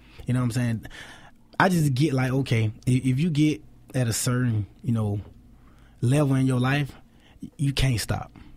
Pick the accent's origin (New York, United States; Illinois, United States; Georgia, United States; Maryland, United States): Georgia, United States; Atlanta; Like, even if you go, like, where I'm from, like, I grew up in Summerhill, mm-hmm. you know what I'm saying, right by Turner Field.